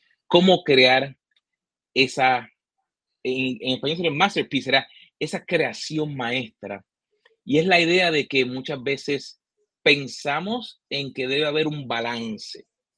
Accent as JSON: {"language": "Spanish", "town": "Carolina", "country": "Puerto Rico", "tie": "born or raised there", "said": "nacido y criado en Puerto Rico con la mancha de plátano de Carolina"}